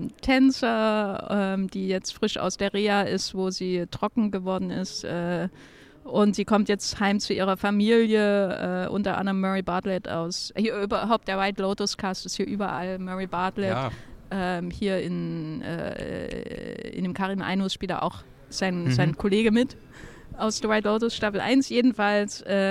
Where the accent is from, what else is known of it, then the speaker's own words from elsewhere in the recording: Thuringia, Germany; accent: East Thuringian; meinen eigenen Dialekt, der ist ja so in der Nähe, das ostthüringische, sächsische ist so nebenan